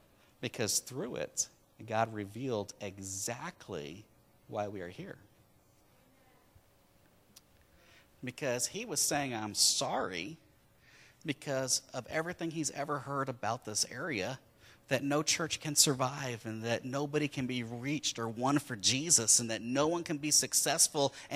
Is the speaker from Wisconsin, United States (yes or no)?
yes; Sun Prairie, Wisconsin, United States; I'm from Madison. Then they knew. And the first person I met who wanted to know who I was, and someone was introducing to him, and I said, oh, Sun Prairie, it's a suburb of Madison.